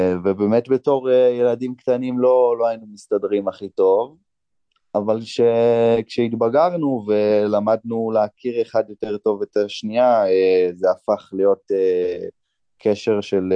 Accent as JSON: {"language": "Hebrew", "town": "Meitar", "region": "Southern District", "country": "Israel", "tie": "born or raised there", "said": "אני גדלתי ביישוב בשם איתר, זה יישוב קטן ליד באר שבע"}